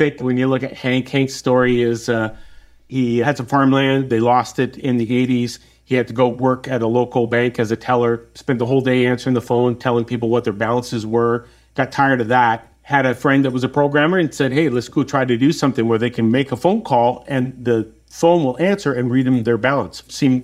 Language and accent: English; Alberta, Canada; I am Canadian. Yeah, I'm not trying to represent all poor people, but we grew up on a farm.